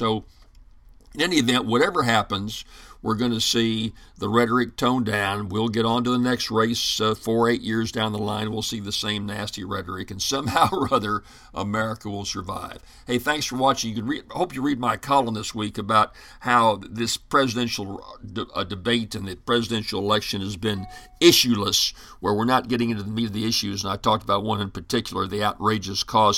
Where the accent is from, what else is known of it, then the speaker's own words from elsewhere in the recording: Louisiana, United States; In my home state, Louisiana, we only have the congressional, the federal offices